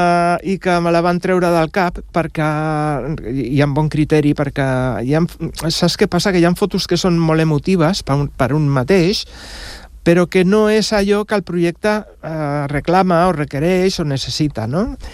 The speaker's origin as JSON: {"language": "Catalan", "town": "Badalona", "region": "Catalonia", "country": "Spain", "said": "jo sóc del barri de la Pau, que antigament es deia el barri de la Immaculada. Això fa la tira d'anys, està tocant a Santa Coloma. I quan vaig anar a viure amb la meva dona, me'n vaig anar a viure a Bufalà."}